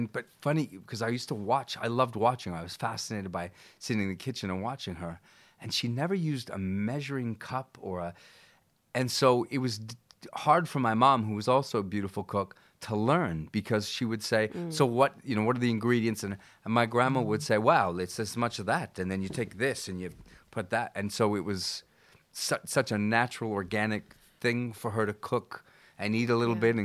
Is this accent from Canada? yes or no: yes; Vancouver, British Columbia, Canada; I'm Canadian, so we have, I'm from Vancouver.